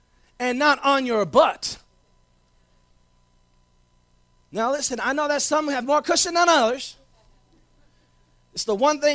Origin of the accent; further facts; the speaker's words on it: South Bronx, New York, United States; It's the truth. I came from the South Bronx. I have seen some messed up relationships.